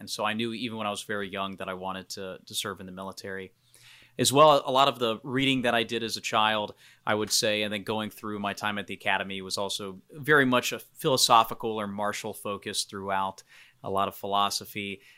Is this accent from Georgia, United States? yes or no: yes; Georgia, United States; also born or lived in Florida / Tennessee / Maryland / South Carolina; They had met in Texas, but I was born in Florida. And then over the course of my childhood, I lived in Florida, Tennessee, Maryland, South Carolina, and Georgia, where I finished out elementary school, middle school, and then high school.